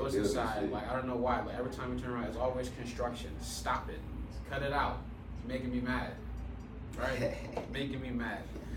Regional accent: Edgewood, Maryland, United States; now in Oceanside, United States; So, Edgewood, Maryland is where I'm from.

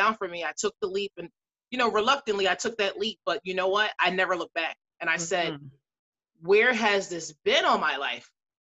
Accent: Philadelphia, Pennsylvania, United States; I'm originally from Philadelphia. So okay. I'm a Philadelphia Eagles, you know.

